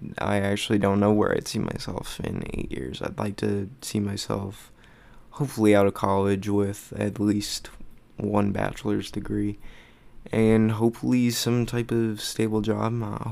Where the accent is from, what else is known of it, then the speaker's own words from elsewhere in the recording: Arizona, United States; I was born and raised here in Arizona, so this is pretty much all I know.